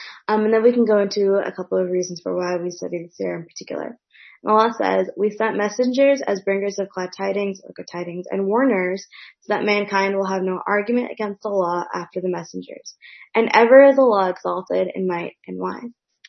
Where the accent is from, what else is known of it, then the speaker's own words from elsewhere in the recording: Atlanta, Georgia, United States; I am a teacher from Atlanta, Georgia.